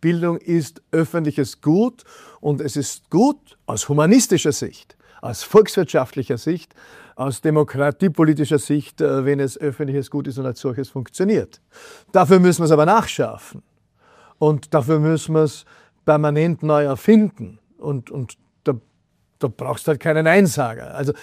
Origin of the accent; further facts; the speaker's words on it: Austria; Und dann sitze ich in den USA oder sitze in Asien und dann sagen sie, woher kommst du? Und dann sagst du, Österreich